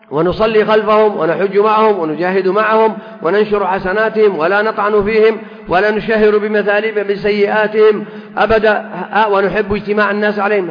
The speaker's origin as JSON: {"language": "Arabic", "country": "Saudi Arabia", "said": "ما نعيش في بلادنا المملكة العربية السعودية"}